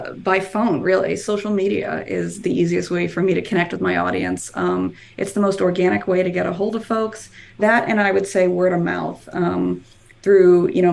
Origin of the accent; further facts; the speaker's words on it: New England, United States; I'm from New England, and a newspaper up there used to write a series called Score Stories, and I used to read them.